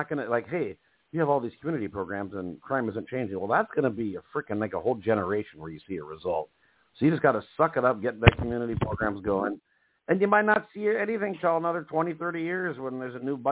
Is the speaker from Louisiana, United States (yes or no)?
no; Minnesota, United States; I remember when I grew up in Minnesota, your registration for your plates and stuff like that, you paid more if your car was newer.